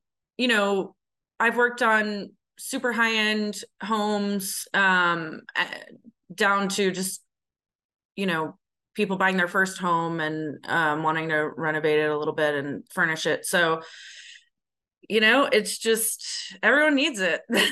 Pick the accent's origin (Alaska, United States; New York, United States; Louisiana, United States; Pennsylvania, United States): New York, United States; New York City; now in Houston, United States; And originally, I'm from New York City. My father was a custom furniture designer and manufacturer. He had his own factories in New York City.